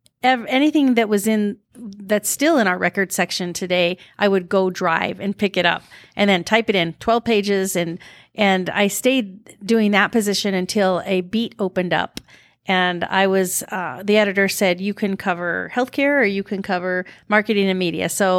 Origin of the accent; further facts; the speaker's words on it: Colorado, United States; moved away as an adult; So I was born and raised in Colorado, graduated from Colorado State University, technical journalism. And my mom had moved out here, so I followed her out.